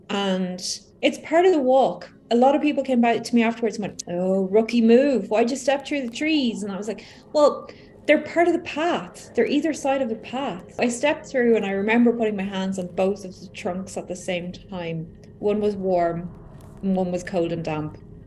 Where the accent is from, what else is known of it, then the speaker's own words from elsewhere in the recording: Ireland; I'm from Ireland. I am 45.